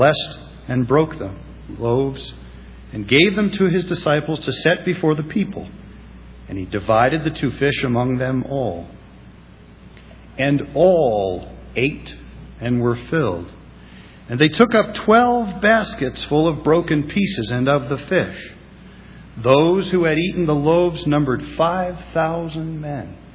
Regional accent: Columbus, Ohio, United States; that I grew up in Columbus, Ohio, that I worked as a park ranger for 22 years

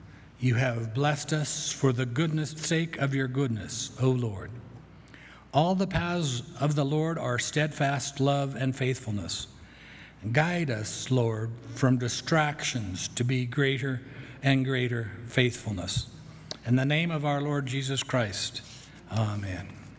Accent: Colorado, United States; as you know, I was born and raised on the Western Slope. That's what it's called over there on the other side of the mountains

